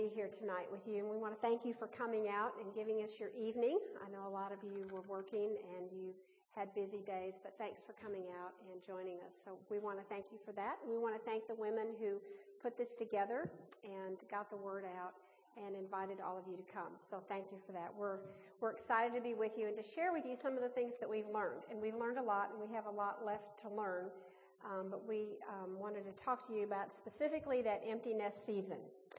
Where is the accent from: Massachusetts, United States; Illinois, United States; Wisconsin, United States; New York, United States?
Illinois, United States; And I grew up near Chicago.